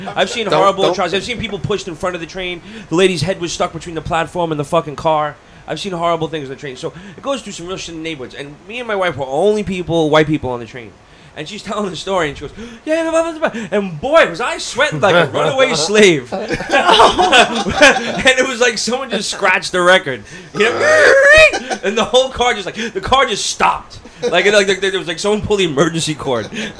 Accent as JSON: {"language": "English", "town": "Canarsie", "region": "New York", "country": "United States", "tie": "born or raised there", "said": "I grew up in Canarsie. Now, Canarsie, when I grew up, is Italian, Irish, Jewish. Now, it's predominantly a black neighborhood. My parents still live there"}